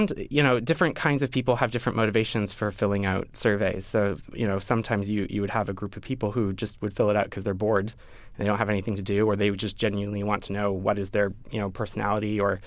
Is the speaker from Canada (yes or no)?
yes; Canada; You know, I'm Canadian, and most of the people on the team were not Americans.